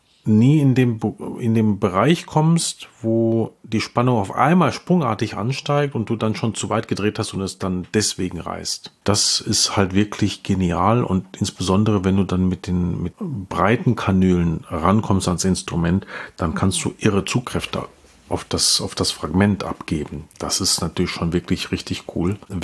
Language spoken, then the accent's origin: German; North Rhine-Westphalia, Germany; Ich komme ja aus dem Ruhrgebiet